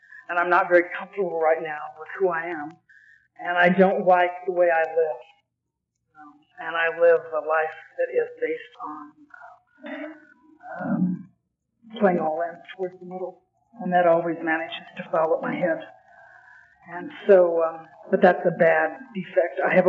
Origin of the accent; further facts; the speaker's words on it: Lake Oswego, Oregon, United States; I was raised here. I was raised in Lake Oswego